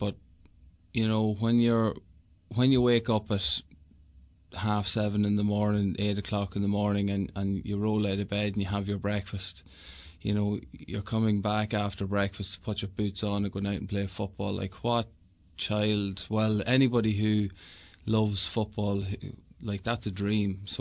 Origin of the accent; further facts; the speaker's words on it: Dundalk, County Louth, Ireland; I just didn't want to come home and play with my hometown. You do get judged a wee bit more when you're a local. But I went to Newry and had a good year there. And I came back to Dundalk the following year.